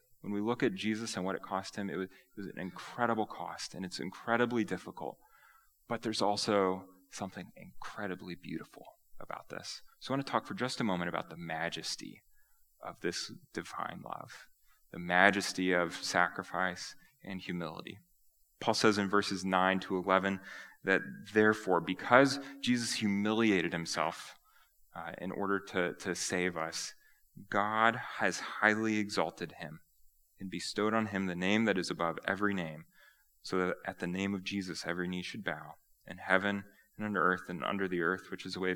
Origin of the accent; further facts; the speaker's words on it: United States; You know, I'm an American.